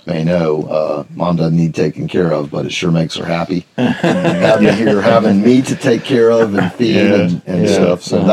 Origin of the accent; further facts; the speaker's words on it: Chiefland, Florida, United States; And got me in his class and somehow knew I was from Chiefland, Florida and Levy County.